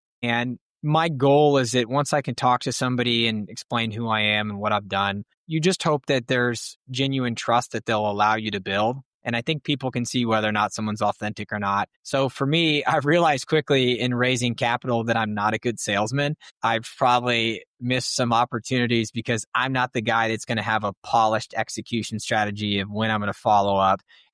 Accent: Texas, United States; I was drawn to it because I'm born and raised in Texas. Southern hospitality is a thing. We move at slower speeds.

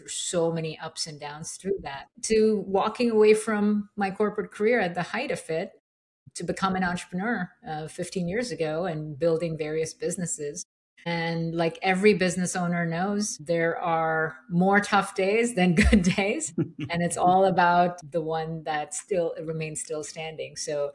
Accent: India; moved away as an adult; now in United States; growing up in India at a time when there were very limited resources and all of the big dreams that I had, I believe that America was the place where they'll come true. So, you know, in my early 20s, left my home

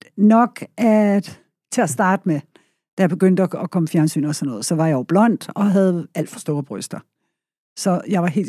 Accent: Albertslund, Capital Region of Denmark, Denmark; also born or lived in Copenhagen; Jeg er vokset op i Albertslund og Bryggen.

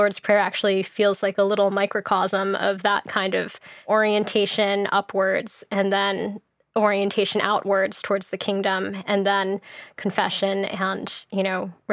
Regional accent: United States; moved away as an adult; now in England, United Kingdom; I'm from the States originally, but I've been living in England for the past several years because my husband is a pastor in the Church of England.

